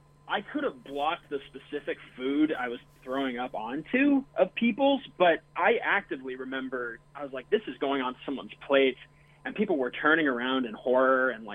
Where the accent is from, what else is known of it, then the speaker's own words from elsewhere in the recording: California, United States; It's like a chain that's like, I'm from California.